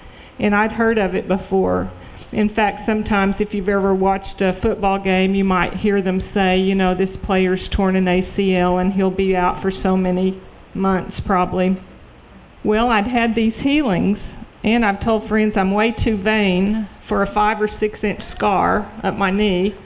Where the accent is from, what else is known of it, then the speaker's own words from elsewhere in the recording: Carlsbad, New Mexico, United States; I'm from Carlsbad, New Mexico.